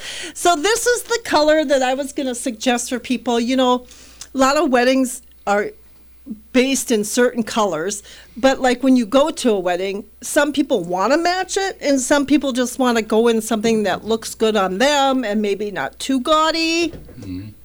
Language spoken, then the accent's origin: English; Minnesota, United States; You know, we're from Minnesota, so we have to dress in layers. Right?